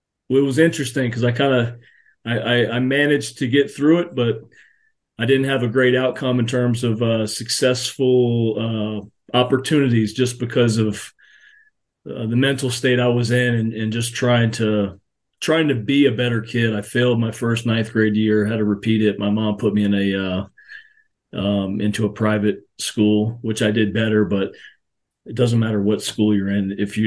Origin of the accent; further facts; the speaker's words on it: Daytona Beach, Florida, United States; I'm from Daytona Beach, Florida. You know, used to be the party central place back in the day, spring break.